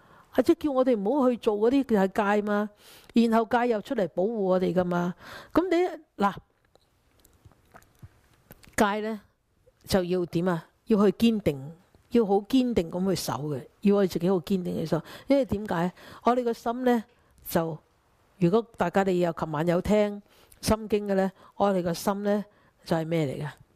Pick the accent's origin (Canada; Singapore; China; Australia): China; 隱慾我們中國人都說的，古人有說的